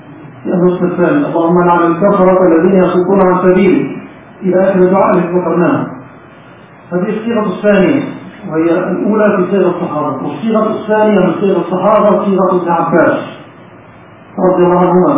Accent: Egypt

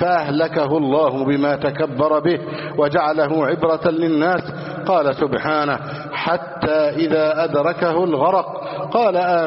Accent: Egypt; اللهم اجعل بلدنا مصر أمنا أمانا، سخاء رخاء

